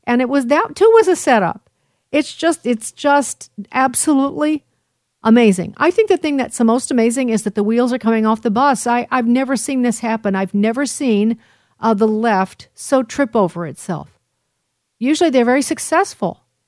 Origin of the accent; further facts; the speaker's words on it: Illinois, United States; You know, from my home state, we gave you Barack Obama and Senator Dick Durbin